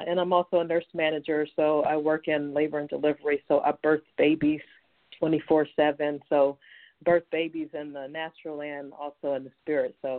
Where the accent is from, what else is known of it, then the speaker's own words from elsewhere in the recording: Cleveland, Ohio, United States; because I was from Cleveland, Ohio, but they sent me out to go to do my military time.